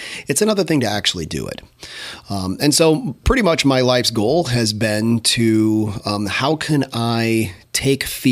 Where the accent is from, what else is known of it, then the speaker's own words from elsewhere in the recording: Bloomington-Normal, Illinois, United States; So born and raised in McLean County, Bloomington Normal has been my home pretty much my entire life.